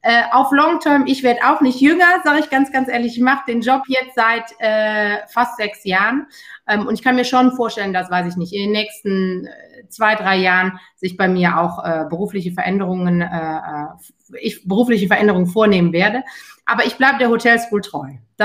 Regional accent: Cologne, North Rhine-Westphalia, Germany; Ich meine, ich bin Kölnerin durch und durch.

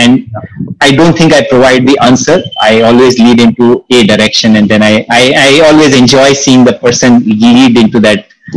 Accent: India; English is a second language; In India, I think I grew up in India.

